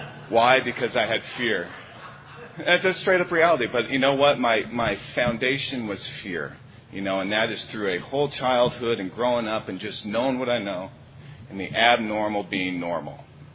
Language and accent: English; Glendale, Arizona, United States; I am from Glendale, Arizona